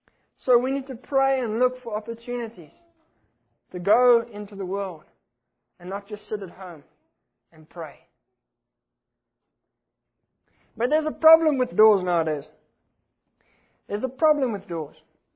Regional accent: South Africa; I come from South Africa

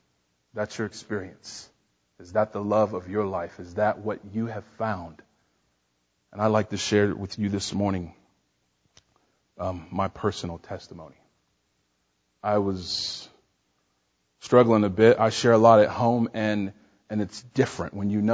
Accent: Washington, District of Columbia, United States; I'm from Washington, D.C. I grew up in the projects.

